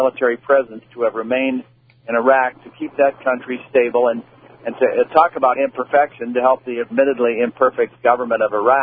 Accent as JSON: {"language": "English", "town": "St. Louis", "region": "Missouri", "country": "United States", "tie": "born or raised there", "said": "I grew up in St. Louis."}